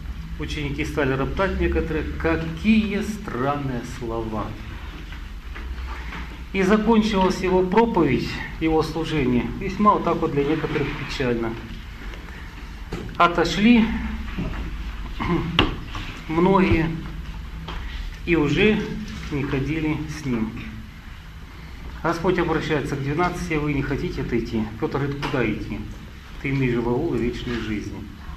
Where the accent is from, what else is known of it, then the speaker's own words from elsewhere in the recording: Kakhovka, Kherson Oblast, Ukraine; Я с Украины … Это юг Украины, Одесское объединение, город Каховка. Это кто в Крым ехал, это как раз через нас дорога, там Херсонская, Крымская дорога.